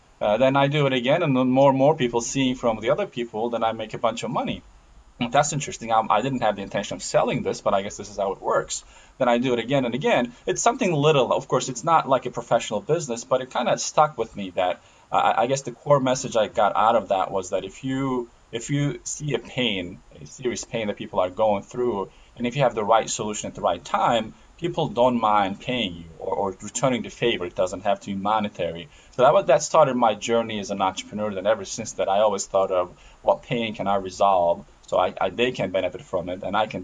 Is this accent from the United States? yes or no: no; Turkey; What happened is I'm originally from Turkey.